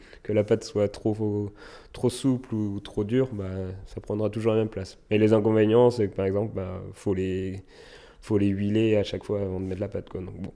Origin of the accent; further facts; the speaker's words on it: France; qu'en tant que Français en plus, beaucoup de gens mangent du pain quasiment tous les jours